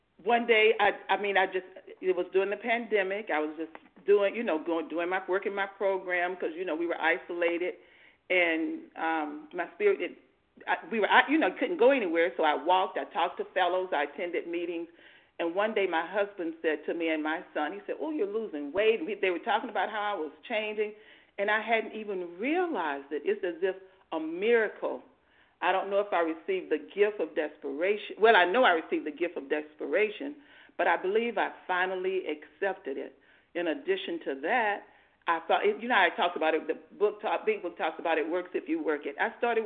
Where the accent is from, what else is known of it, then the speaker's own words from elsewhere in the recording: Georgia, United States; I'm from Georgia.